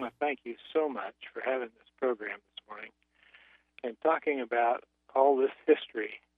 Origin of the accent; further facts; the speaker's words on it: Manhattan, Kansas, United States; I was born and raised in Manhattan, born in 1947